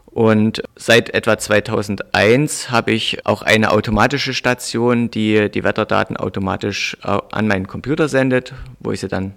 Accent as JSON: {"language": "German", "town": "Braunsroda", "region": "Saxony-Anhalt", "country": "Germany", "said": "Ich komme aus dem Burgenlandkreis im südlichen Sachsen-Anhalt, dort wohne ich in einem Dorf, das heißt Braunsroda."}